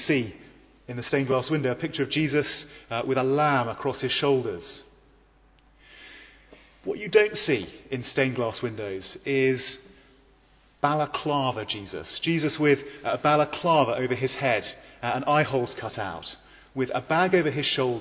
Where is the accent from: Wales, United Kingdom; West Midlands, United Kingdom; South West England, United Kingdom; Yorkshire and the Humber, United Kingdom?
South West England, United Kingdom; I'm from Dorset, and this is Corfe Castle, and we enjoy going to visit there when we go back down to Dorset.